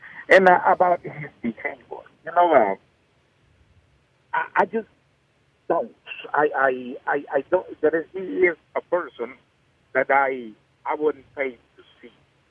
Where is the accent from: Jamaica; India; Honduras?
Honduras; now in United States; I am from Honduras over 30 years.